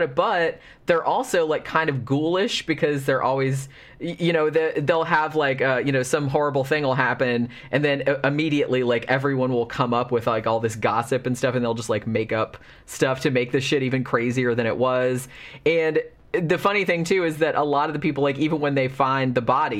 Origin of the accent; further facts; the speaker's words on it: the South, United States; because I grew up in the South too, and this is very true to life.